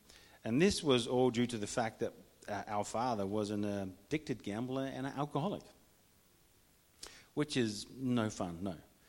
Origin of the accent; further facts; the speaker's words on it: Netherlands; growing up in the Netherlands as a young man, actually things did not get a whole lot better for me.